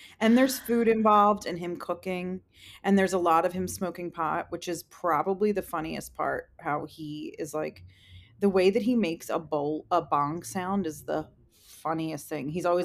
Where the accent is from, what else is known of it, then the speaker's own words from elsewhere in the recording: Philadelphia, Pennsylvania, United States; This is also like we're from Philadelphia where like our first ever boyfriends were definitely in some sort